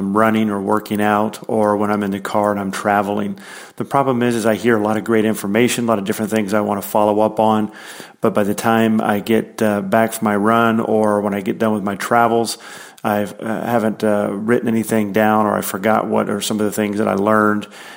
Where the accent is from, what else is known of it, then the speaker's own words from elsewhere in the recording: Bloomington, Indiana, United States; I blog at … I'm from Bloomington, Indiana.